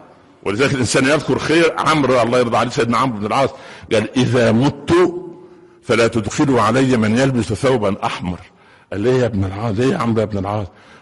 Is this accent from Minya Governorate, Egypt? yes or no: yes; Minya Governorate, Egypt; كانت عند مدينة عندنا في المنيا اسمها البهنسة مدينة صغيرة كده جنب بني مزار قرية